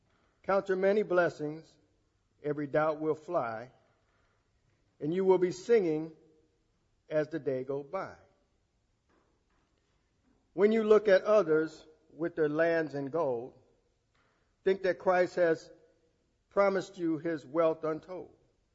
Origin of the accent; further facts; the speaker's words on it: Benton Harbor, Michigan, United States; when I was growing up in Benton Harbor, it wasn't easy for me at all being a mixed person.